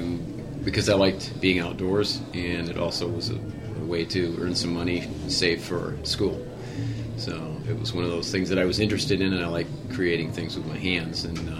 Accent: St. Johns, Michigan, United States; Growing up in St. John's, it was, like I said, it was kind of a small town then.

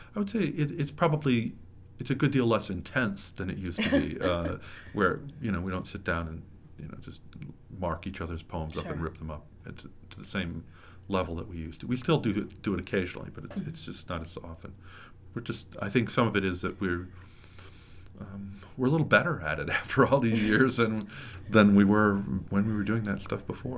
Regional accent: Flint, Michigan, United States; I grew up in Flint. I came through the school system right at the end of the great manufacturing boom when everything was starting to contract.

